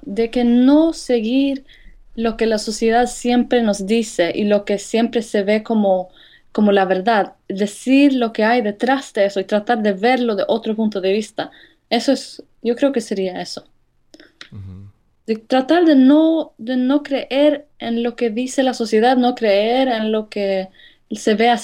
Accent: Sweden; Spanish is a second language; soy de Suecia y yo creo que fue algo que siempre quise hacer

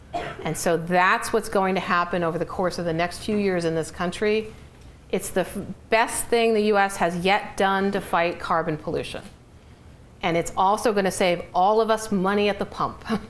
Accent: New York, United States; I grew up in New York, and let me tell you, rainy New Jersey and cloudy New Jersey.

